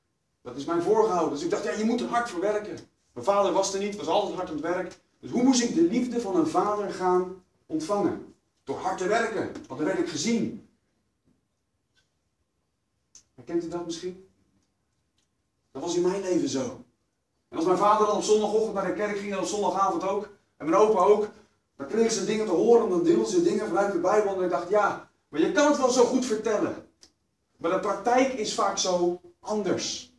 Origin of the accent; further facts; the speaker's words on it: South Holland, Netherlands; Hebben ze weer een ander dialect als daar waar ik opgegroeid ben. Omgeving Leiden, Den Haag, Alphen aan de Rijn.